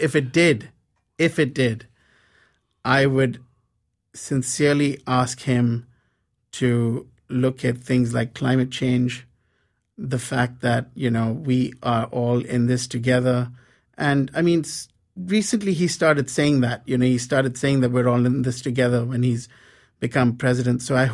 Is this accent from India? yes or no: yes; India; English is a second language; moved away; I feel like, you know, and I'm guilty as charged, being an Indian. I too came here to find individual happiness, find my identity, and I did.